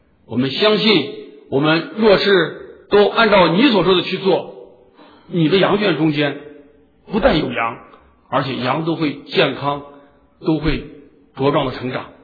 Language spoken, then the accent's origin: Chinese; Shaanxi, China; accent: Shaanxi; 我们陕西话，我就猴急